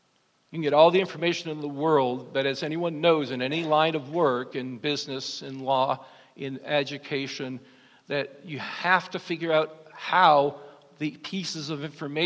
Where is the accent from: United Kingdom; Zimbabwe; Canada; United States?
United States; New York; I grew up in the East Coast, grew up in upstate New York, grew up in an Italian family.